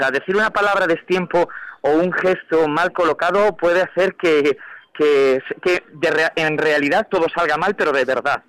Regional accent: Galicia, Spain; es que somos gallegos a nuestro pesar incluso a veces

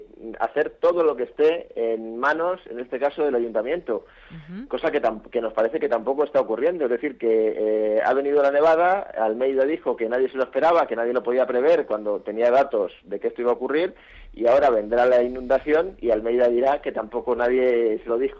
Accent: Madrid, Community of Madrid, Spain; yo, como madrileño

